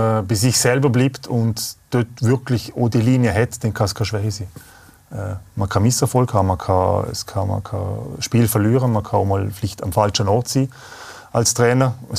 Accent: Liechtenstein; weil wir haben als Liechtensteiner nicht unbedingt den einfachen Weg ins Profitum

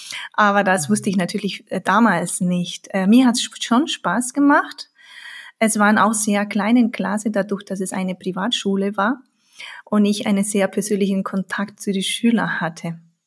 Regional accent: Spain; moved away as an adult; now in Germany; Ich bin in Spanien aufgewachsen und habe meinen Mann in Passau in meinem Erasmus-Studium, also an der Uni, kennengelernt.

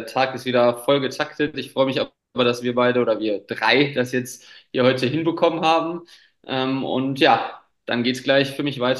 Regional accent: Krefeld, North Rhine-Westphalia, Germany; wir haben bei uns in Krefeld, wo ich groß geworden bin und viele Jahre Hockey gespielt habe

